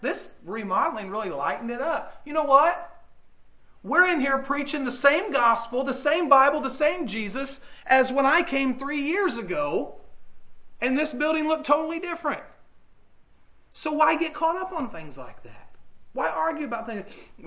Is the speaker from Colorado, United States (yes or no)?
no; Indiana, United States; I'm coming from a town of 2,000. There's that many just on this corner of town. Okay, I'm coming from Owen County, God's country, up here to great big old Terre Haute.